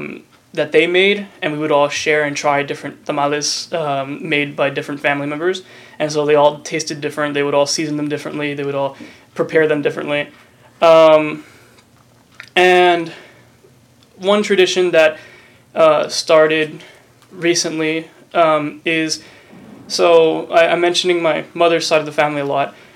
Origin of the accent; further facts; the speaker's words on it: Edinburg, Texas, United States; I am from Edinburgh, Texas, in the Rio Grande Valley.